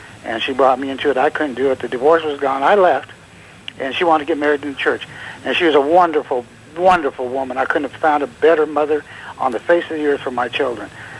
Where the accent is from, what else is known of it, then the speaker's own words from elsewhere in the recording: Utah, United States; But all the things that I grew up in Utah believing were falsehoods